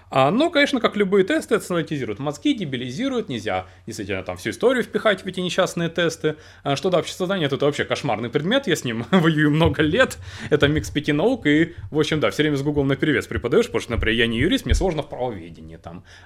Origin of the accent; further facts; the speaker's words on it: Krasnodar, Krasnodar Krai, Russia; я приехал в родной город Краснодар